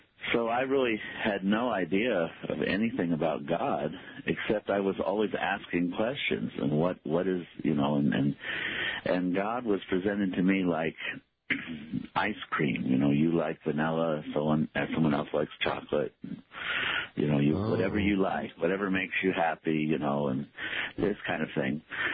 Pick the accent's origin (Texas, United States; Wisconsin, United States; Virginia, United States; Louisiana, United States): Louisiana, United States; born there; I was born in Louisiana, but I started playing violin when I was 4 years old